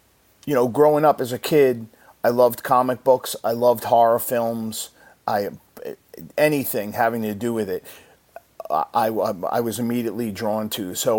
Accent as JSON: {"language": "English", "town": "Deer Park", "region": "New York", "country": "United States", "tie": "born or raised there", "said": "Where I grew up in Long Island, New York, a little town called Deer Park"}